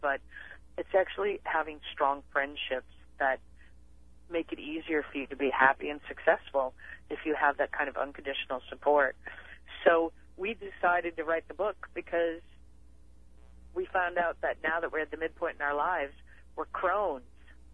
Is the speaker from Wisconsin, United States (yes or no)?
yes; Wisconsin, United States; Well, we're both from Wisconsin, and we met in college.